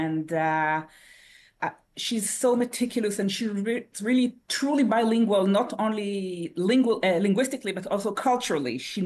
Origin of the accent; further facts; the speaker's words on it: Israel; now in United States; I was raised in Israel. I grew up in a kibbutz. I'm very secular.